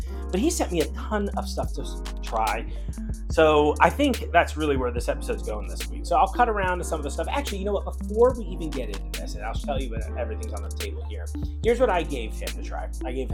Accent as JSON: {"language": "English", "region": "East Coast", "country": "United States", "tie": "born or raised there", "said": "That's why I grew up on the East Coast drinking mostly."}